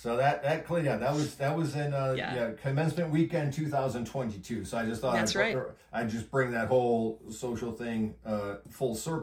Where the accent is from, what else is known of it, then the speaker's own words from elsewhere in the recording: Niagara Falls, New York, United States; I grew up in Niagara Falls, New York, so we had Love Canal where the whole toxic waste thing happened.